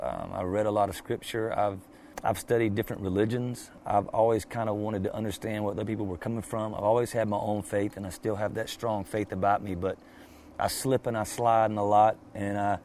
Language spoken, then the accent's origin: English; Georgia, United States; I grew up in the Bible Belt in southern Georgia, and I grew up, you know, going to the Baptist church.